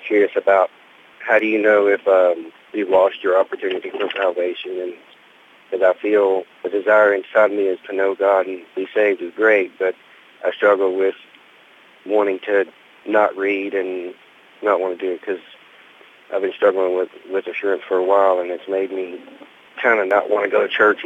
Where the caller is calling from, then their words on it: Horn Lake, Mississippi, United States; I'm calling from Horn Lake, Mississippi.